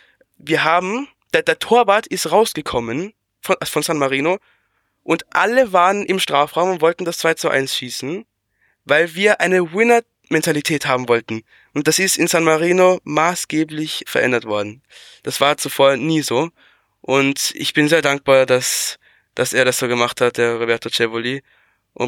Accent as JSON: {"language": "German", "country": "Austria", "said": "ich als Österreicher bin natürlich sehr erfreut"}